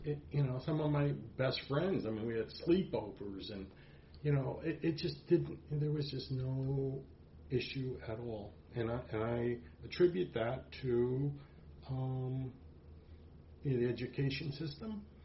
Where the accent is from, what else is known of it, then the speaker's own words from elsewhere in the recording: Princeton, New Jersey, United States; I mean, I remember, I grew up in Princeton.